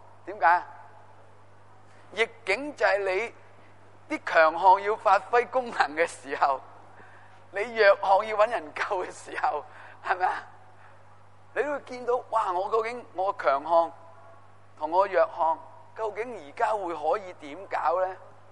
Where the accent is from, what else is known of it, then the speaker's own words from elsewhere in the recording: China; 我们中国人